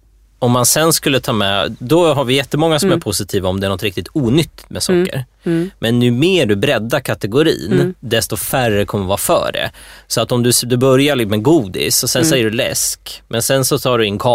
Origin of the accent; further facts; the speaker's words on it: Sandviken, Gävleborg County, Sweden; det finns ju Sandviken då, en nära kommun där jag växte upp.